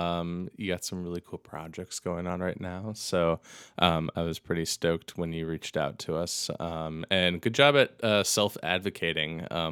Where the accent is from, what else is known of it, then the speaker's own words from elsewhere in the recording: Minnesota, United States; given that I've grown up in Minnesota and close enough. I grew up in the Twin Cities area, but you know, growing up visiting Lake Superior and having those memories